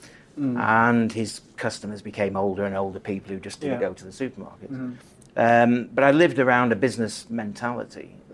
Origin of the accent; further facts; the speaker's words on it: the north of England, United Kingdom; moved away as an adult; now in London, United Kingdom; Well, it all started in the north of England. I mean, I'm from the north, I'm not from London. Came down here when I was 19 in search of all the streets paved with gold, as they say.